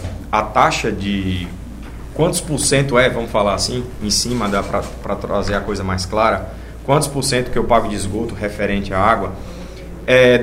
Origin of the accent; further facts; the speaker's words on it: João Pessoa, Paraíba, Brazil; Na minha cidade, eu sou de João Pessoa, na Paraíba